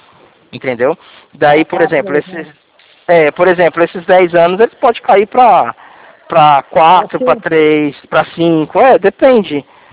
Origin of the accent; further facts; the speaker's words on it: Presidente Prudente, São Paulo, Brazil; eu sou de Presidente Prudente, aqui de Presidente Prudente.